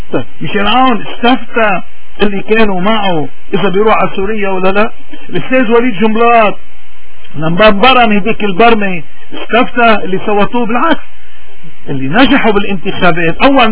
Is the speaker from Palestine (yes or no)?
no; Lebanon; إذا عندنا بلبنان في مشكلة